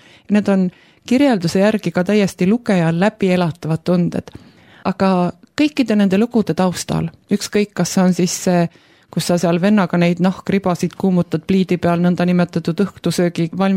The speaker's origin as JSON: {"language": "Estonian", "town": "Kiviõli", "region": "Ida-Viru County", "country": "Estonia", "said": "mina olen just Kivõlist."}